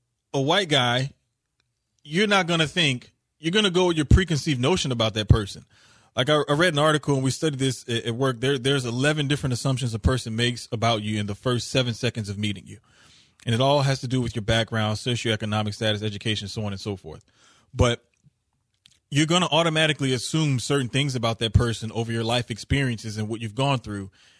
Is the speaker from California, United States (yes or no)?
no; New Orleans, Louisiana, United States; now in Houston, United States; And I say, no, I'm from New Orleans.